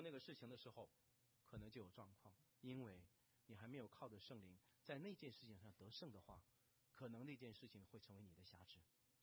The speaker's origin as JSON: {"language": "Chinese", "country": "China", "said": "我们中国人很大，中国太大了，中国有北方人有南方人"}